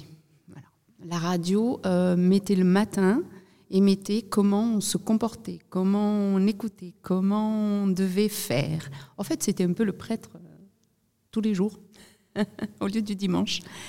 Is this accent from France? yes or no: no; Portugal; French is a second language; je suis portugaise, née en 71